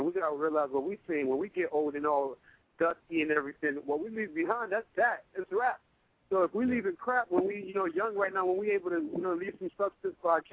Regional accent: Brooklyn, New York, United States; now in Tampa, United States; Brooklyn. I was born in Brooklyn.

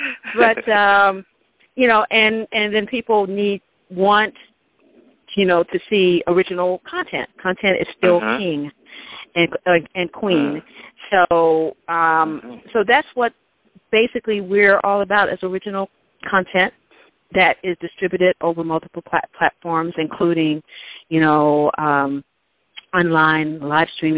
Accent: Stuttgart, Arkansas, United States; I'm actually originally from Arkansas.

